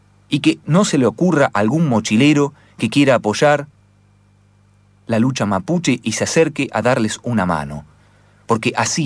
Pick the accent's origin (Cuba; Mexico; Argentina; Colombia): Argentina; así como me siento argentino, también me siento parte de los pueblos originarios